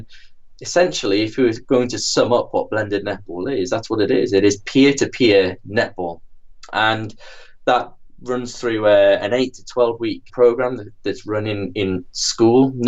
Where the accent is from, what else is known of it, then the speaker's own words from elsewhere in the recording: North East England, United Kingdom; As a boy growing up in Northumberland, we didn't play netball.